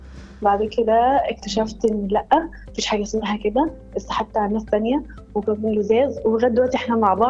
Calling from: Cairo, Cairo Governorate, Egypt; also born or lived in Saudi Arabia; من القاهرة.

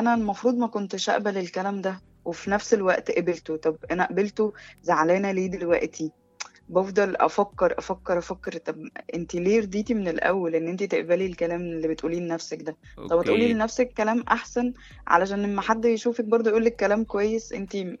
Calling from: Cairo, Cairo Governorate, Egypt; أنا من القاهرة.

